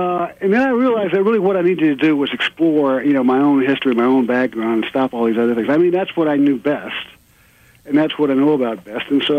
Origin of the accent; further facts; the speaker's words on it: Birmingham, Alabama, United States; Well, no, I'm from North Alabama. My father was a preacher, so we did move around a few times. I was born in Birmingham and went to the college there, Birmingham Southern.